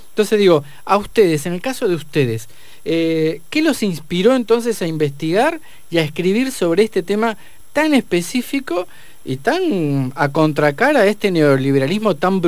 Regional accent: Alto Valle, Argentina; Me hizo recordar a mi infancia, aquí en el Alto Valle, en Neuquén y Río Negro

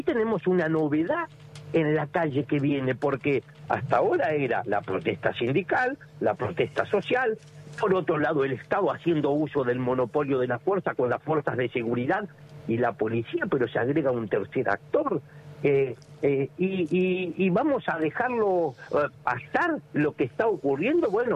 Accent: Río Negro, Argentina; Mire, yo vengo de la provincia de Río Negro.

